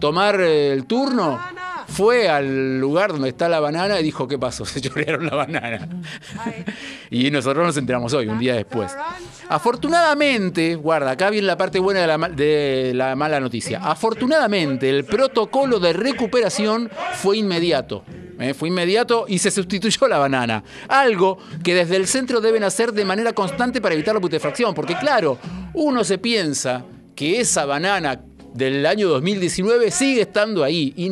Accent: France; Spanish is a second language

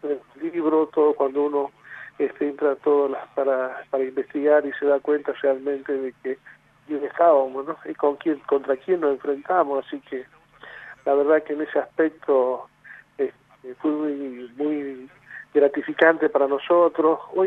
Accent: Argentina; somos argentinos

